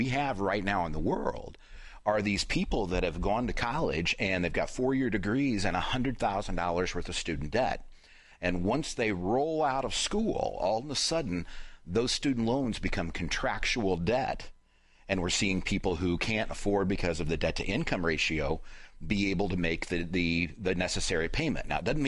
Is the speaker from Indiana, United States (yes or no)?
yes; Anderson, Indiana, United States; So houses in where I live in my hometown in Anderson are moving relatively quickly.